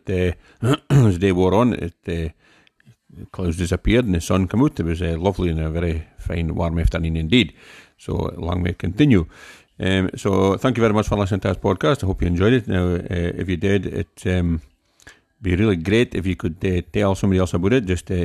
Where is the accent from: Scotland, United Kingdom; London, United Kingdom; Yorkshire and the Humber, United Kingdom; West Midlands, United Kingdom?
Scotland, United Kingdom; So as a Scottish folk, or Northeasters, I should say, our place.